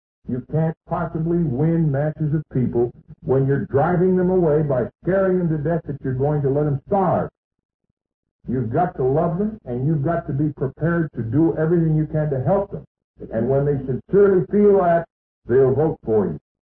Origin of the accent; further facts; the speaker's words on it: Maine, United States; now in US South; I'm a Yankee from Maine, and I'm probably a better Confederate than a lot of the people that are crawling around someplace down here.